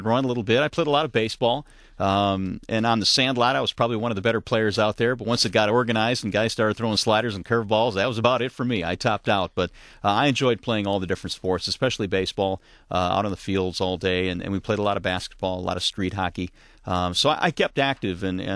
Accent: Detroit, Michigan, United States; Well, I grew up in Detroit, Michigan, around 8 Mile and Gratiot, and spent the majority of my youth there. We moved to Sterling Heights in the mid-70s when I was in sixth grade, but you know, my parents came over from Italy

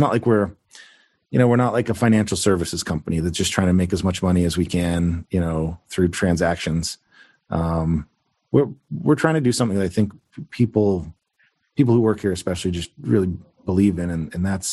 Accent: Canada; accent: Canadian; I mean, I guess maybe my Canadian accent was too thick or something

